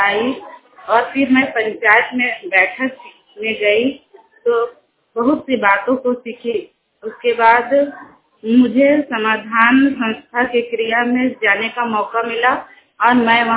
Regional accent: Jharkhand, India; मैं टेडरा पंचायत की रहने वाली हूँ, जिला हजारीबाग।

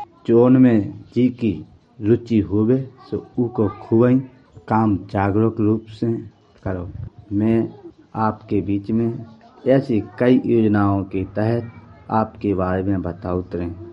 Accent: Bamrauli, India; बामरौली से हैं

